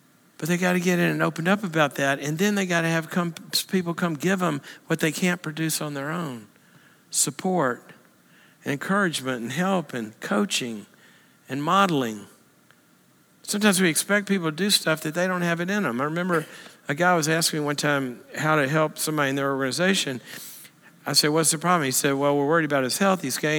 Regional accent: the South, United States; cotton, I grew up in the South, soybeans, you get one harvest a year, right?

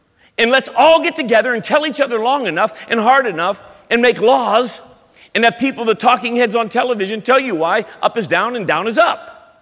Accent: California, United States; Well, I'm from California. That offends me.

